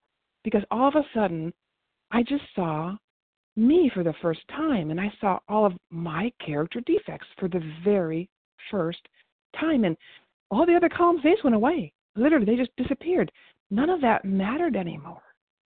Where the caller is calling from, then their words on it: Arkansas, United States; I'm calling in from Arkansas, trying to take my seat here